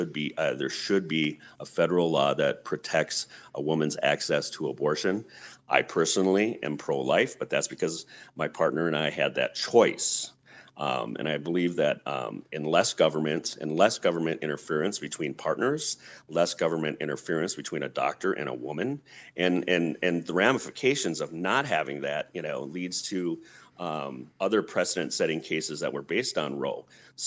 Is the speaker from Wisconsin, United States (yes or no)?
yes; Rhinelander, Wisconsin, United States; also born or lived in Duluth; I was born in Duluth, but raised in Rhinelander, spent some time in high school, college in Madison, and then moved back